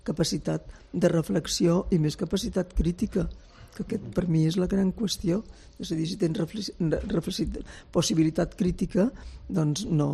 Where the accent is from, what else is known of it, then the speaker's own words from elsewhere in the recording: Balearic Islands, Spain; Les balears, jo soc mallorquina.